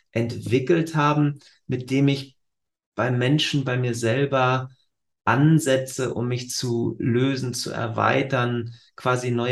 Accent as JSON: {"language": "German", "region": "Northern Germany", "country": "Germany", "said": "oder als Norddeutscher würde ich wahrscheinlich sagen, dusselige Fragen dazu stelle"}